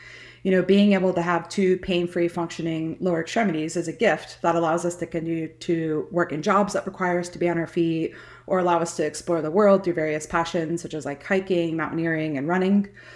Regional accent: Satellite Beach, Florida, United States; As a native born and raised in Satellite Beach, a street from the beach, I myself am a flip-flop girl.

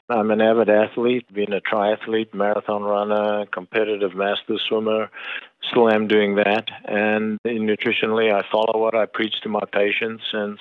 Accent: South Africa; accent: South African; now in United States; So my accent is from South Africa. I went to medical school in Johannesburg.

